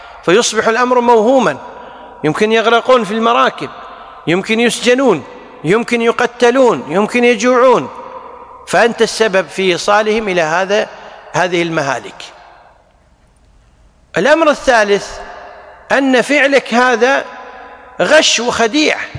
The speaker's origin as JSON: {"language": "Arabic", "country": "Kuwait", "said": "يعني مثلا عندنا بالكويت توقيت موضوع من أول سنة 86"}